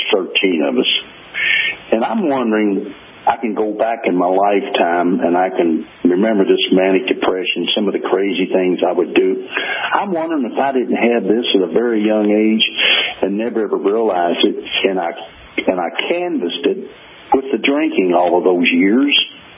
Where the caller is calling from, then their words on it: Louisville, Kentucky, United States; I was coming back from Wisconsin a week or so ago, and I caught you on a night on a station, because we can't get you here in Louisville, Kentucky.